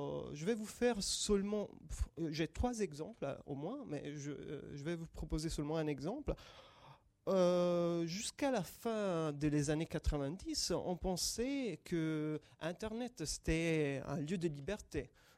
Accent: Italy; French is a second language; mais je suis italien à l'origine, donc on l'avait fait en Italie.

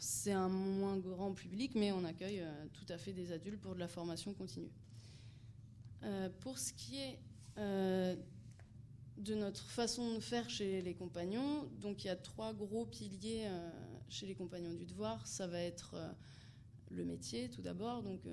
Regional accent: Grand Est, France; moi je viens d'Alsace, là je me retrouve ici, mais je suis passée par plein d'autres villes en France.

